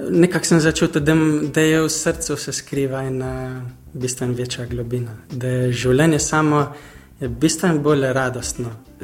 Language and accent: Slovenian; Zagorje, Central Sava, Slovenia; sem rekel, da sem iz Zagorja.